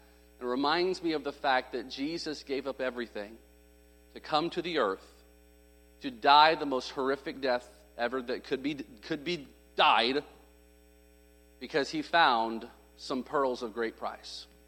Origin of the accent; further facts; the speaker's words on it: Midwest, United States; And from growing up in the Midwest, there's a bunch of them.